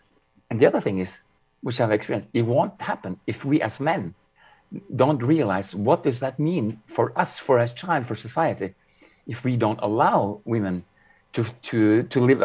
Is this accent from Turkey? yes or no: yes; Turkey; And just to learn that and growing up in Turkey